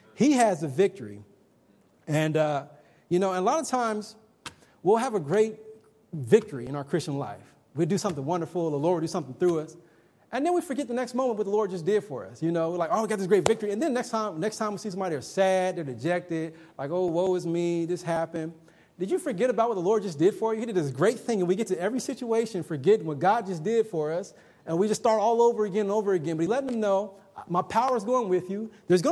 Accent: Ohio, United States; You remember when I was stationed in Naval Base San Diego? I'm from Ohio.

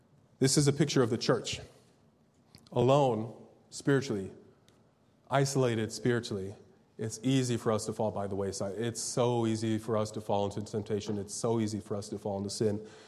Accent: Minnesota, United States; I'm from Minnesota, so I know this.

